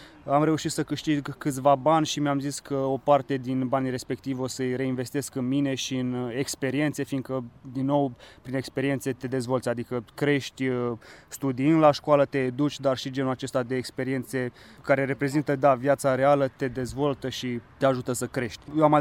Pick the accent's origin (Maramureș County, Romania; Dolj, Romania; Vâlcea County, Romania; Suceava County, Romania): Vâlcea County, Romania; Râmnicu Vâlcea; moved away as an adult; now in Bucharest, Romania; Am 28 de ani, sunt de fel din Râmnicu Vâlcea, mereu am făcut sport